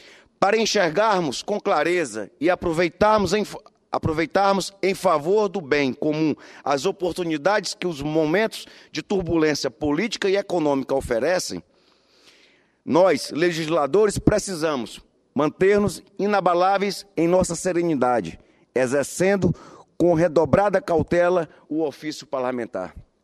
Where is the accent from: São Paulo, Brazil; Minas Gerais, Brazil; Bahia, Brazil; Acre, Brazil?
Acre, Brazil; Cruzeiro do Sul; a questão da dengue no meu município, na minha terra natal, Cruzeiro do Sul